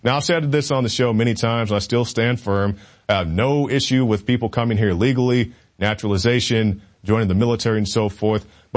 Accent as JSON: {"language": "English", "region": "Oklahoma", "country": "United States", "said": "I'm from Oklahoma. I don't get free education here."}